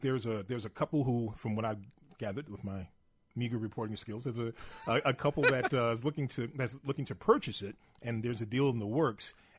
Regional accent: Chicago, Illinois, United States; If you're growing up in Chicago, a young kid, particularly a young black kid like me, and you see him and the cool way he handled it

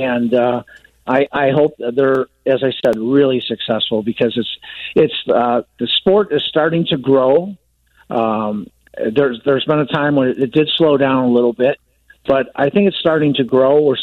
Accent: Chicago, Illinois, United States; now in Scottsdale, United States; I'm a Chicagoan forever, but yep. I now live in Scottsdale, Arizona.

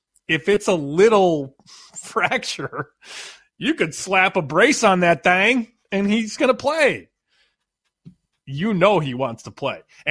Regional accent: Chicago, Illinois, United States; But you knew, and you and I grew up in Chicago, you knew when Jordan went to the Garden in New York, something special was going to happen.

